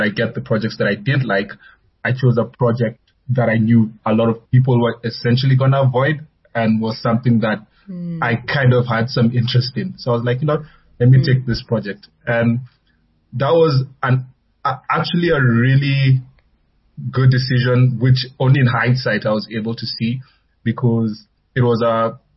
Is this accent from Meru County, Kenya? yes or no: no; Nairobi, Kenya; now in South Africa; So I was born in Kenya, born and raised in Nairobi, actually.